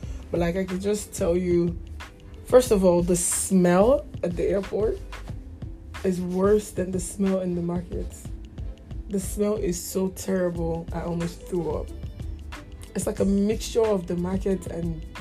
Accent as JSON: {"language": "English", "country": "Nigeria", "said": "Then coming out from London to Nigeria, and I'm a citizen of Nigeria."}